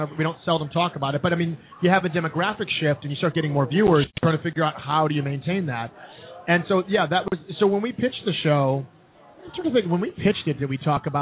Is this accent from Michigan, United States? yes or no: yes; Detroit, Michigan, United States; I was born and raised in Detroit.